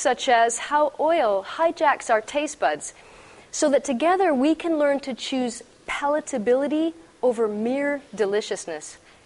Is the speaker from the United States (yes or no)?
yes; Texas, United States; I'm from Texas. I'm preaching to me, okay?